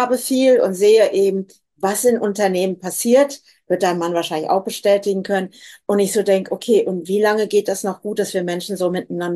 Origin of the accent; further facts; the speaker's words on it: Dillenburg, Hesse, Germany; Ja, ich komme ja aus der Ecke von Dillenburg und so ursprünglich.